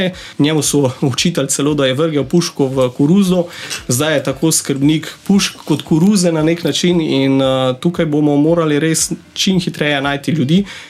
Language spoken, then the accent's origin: Slovenian; Kuzma, Mura, Slovenia; jaz prihajam z Goričkega, majhna občina, obmejna, Tromeja, Madžarska, Avstrija, občina Kuzma.